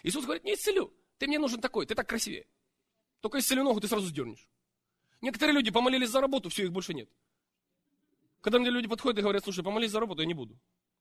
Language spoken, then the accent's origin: Russian; Ukraine; Извиняюсь, я с Украины. Выстреливает иногда.